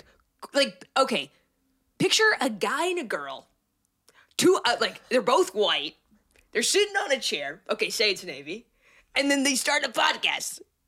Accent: Ontario, Canada; first language Polish; I'm from Canada, born and raised in a little town in southern Ontario, I guess. Southern, northern Ontario, middle. And my parents are... Polish immigrants. They moved to Canada 5 years before I was born

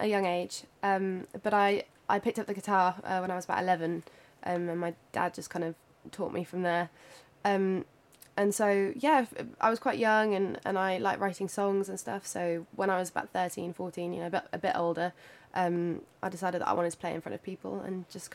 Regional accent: Midlands, United Kingdom; I come from the Midlands in the UK and I'm just visiting here.

